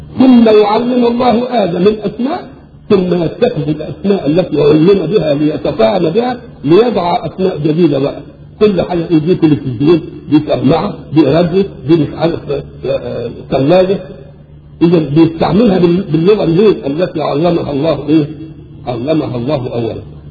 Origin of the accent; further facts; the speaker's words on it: Egypt; accent: Egyptian; احنا لما نروح بلاد ان كلمناهم بلهجتنا المصريه ما تموت ولا كلمه